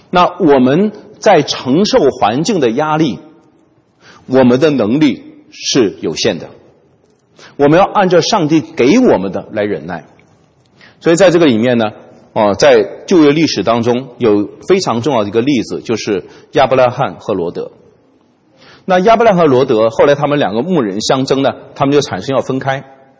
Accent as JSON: {"language": "Chinese", "country": "China", "said": "那我们中国人经常有句话叫做温水煮青蛙的"}